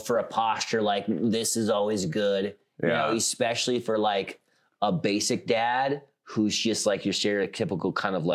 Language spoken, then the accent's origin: English; South Dakota, United States; I'm from South Dakota. Lots of pheasants there.